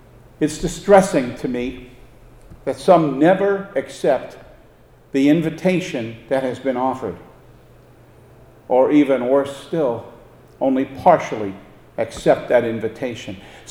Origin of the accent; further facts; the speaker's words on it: New York, United States; now in Douglas, United States; I grew up on Long Island, so I didn't know or see many farmers. Moving here to Douglas, I've seen them.